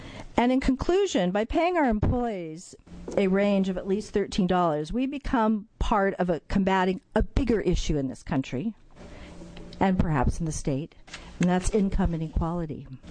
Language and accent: English; Oregon, United States; also born or lived in McMinnville / Pendleton; I'm a proud Oregon native. I was born in McMinnville. I finished high school in Pendleton, and I've lived in Portland for 30 years